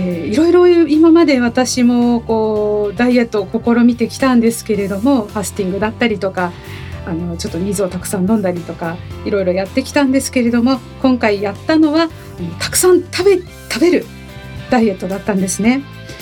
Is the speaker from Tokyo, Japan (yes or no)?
yes; Shakujii, Tokyo, Japan; also born or lived in Ogikubo, Tokyo / Hidaka, Saitama; 出身地はですね、多分私東京の荻窪と母から聞いたんですけれども、育ちは石神井公園というところで育ちまして、学生時代はずっと埼玉の日高市というところですね、そこで育ちました。